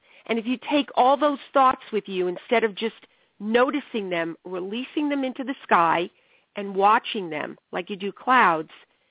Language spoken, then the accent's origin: English; New York, United States; You know, I'm from New York, and you really have to make me see things before I'll do them.